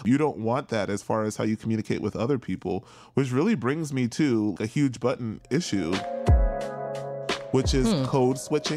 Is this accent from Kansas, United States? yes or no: no; New York City, New York, United States; now in St. Louis, United States; I'm located in St. Louis, Missouri. I grew up in New York City, went to school in Chicago.